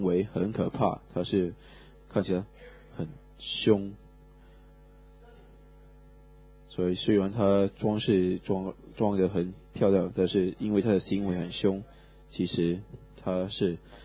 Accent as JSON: {"language": "Chinese", "country": "Australia", "second_language": "Chinese", "lives_now": "Taiwan", "said": "我一个澳洲人在台湾"}